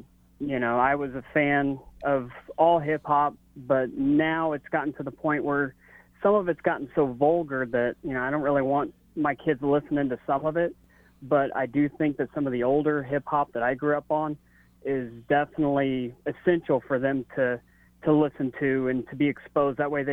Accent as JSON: {"language": "English", "town": "Raytown", "region": "Missouri", "country": "United States", "tie": "born or raised there", "also_born_or_lived": "Liberty, United States", "said": "I'm originally from Raytown, and then we moved up to Liberty, and, you know, it was such a culture shock for me moving up to Liberty"}